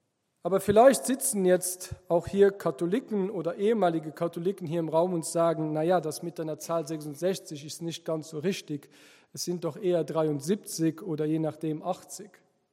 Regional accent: Luxembourg; first language Luxembourgish; German is a second language; Und damit ihr auch meine Muttersprache lernt, habe ich euch auf Luxemburgisch was mitgebracht.

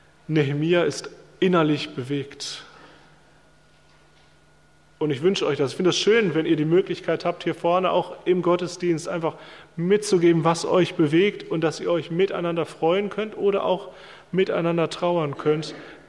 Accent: Rhineland-Palatinate, Germany; mit hier dem bayerischen Ort oder Traunreuth oder mit der Pfalz, wo ich herkomme

